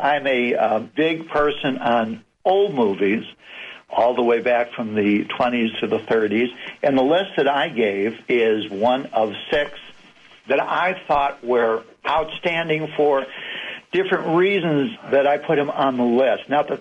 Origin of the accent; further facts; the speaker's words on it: Chicago, Illinois, United States; I was raised in Chicago in an Italian neighborhood with Italians.